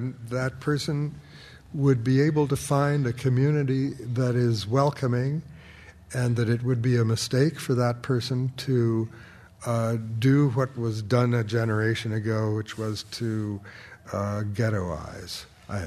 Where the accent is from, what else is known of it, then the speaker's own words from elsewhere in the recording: Austin, Minnesota, United States; now in San Francisco, United States; someone here in San Francisco who comes from my hometown of Austin, Minnesota